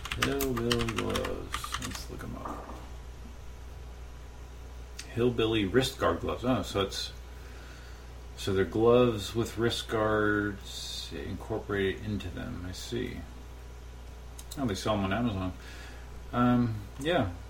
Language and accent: English; Pennsylvania, United States; whereas I grew up in Pennsylvania, hence why I am an Eagles fan.